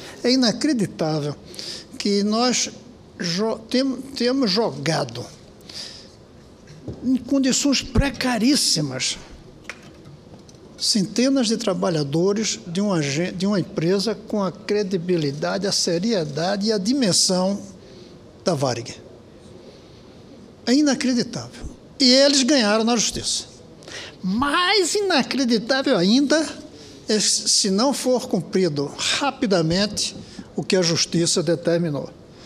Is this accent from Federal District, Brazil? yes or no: yes; Brasília, Federal District, Brazil; eu não posso deixar de dizer do constrangimento que eu sinto como brasiliense e como senador do Distrito Federal